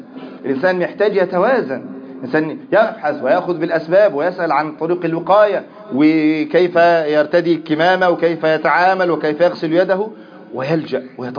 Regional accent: Egypt; اللهم اجعل بلدنا مصر بلدا أمانا، سخاء رخاء

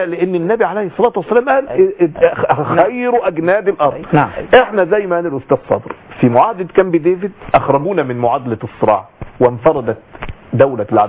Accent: Egypt

